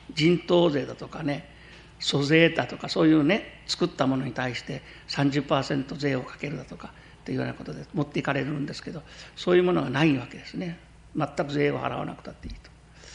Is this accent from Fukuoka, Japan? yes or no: no; Osaka, Japan; 私は幼い頃はね大阪で過ごしてたんですけど、大阪で過ごしていて見た感じはね、